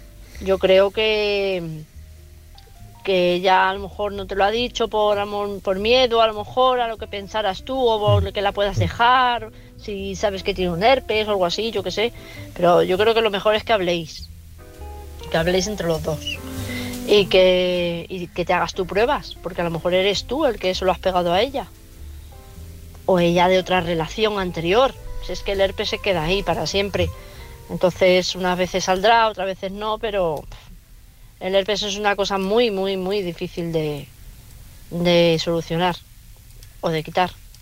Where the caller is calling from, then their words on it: Madrid, Community of Madrid, Spain; de Madrid.